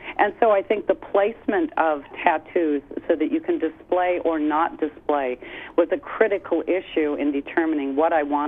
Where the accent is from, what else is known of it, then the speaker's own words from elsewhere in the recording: Alaska, United States; I was born and raised in Alaska, as was James.